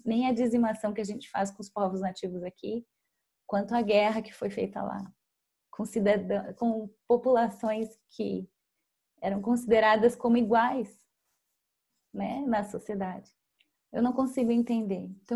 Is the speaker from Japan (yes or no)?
yes; Japan; now in Brazil; E eu não entendia o porquê existia um preconceito interno no meu país de origem, sendo que todo mundo era japonês.